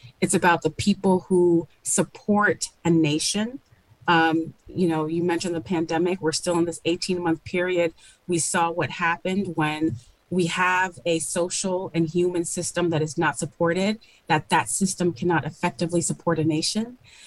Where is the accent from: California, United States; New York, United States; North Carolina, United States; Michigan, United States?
New York, United States; I'm a New Yorker. I'm from New York. So I know that bridge in Trenton well.